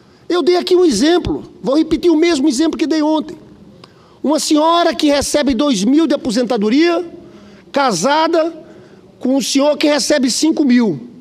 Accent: Paraíba, Brazil; born there; now in Rio de Janeiro, Brazil; Eu sou lá do Nordeste, conheço o drama da minha Paraíba lá, eu sou senador pelo Rio, mas nasci no Nordeste.

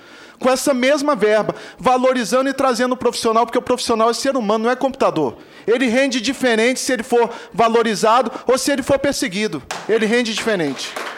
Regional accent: Federal District, Brazil; born there; sou nascido no Distrito Federal, tenho 45 anos de idade

